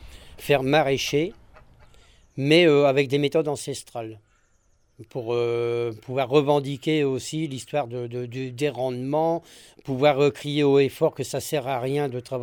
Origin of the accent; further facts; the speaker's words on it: France; je me suis dit, je suis français, je suis fier de l'être